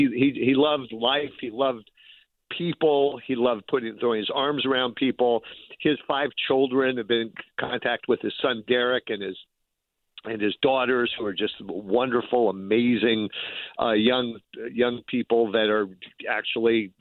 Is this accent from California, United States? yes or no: yes; San Francisco, California, United States; I was a pretty young person growing up in San Francisco